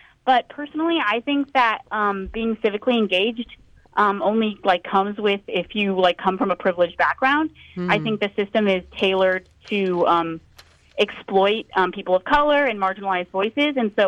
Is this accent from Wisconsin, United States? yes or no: no; El Paso, Texas, United States; So I'm from Paso, and I just graduated high school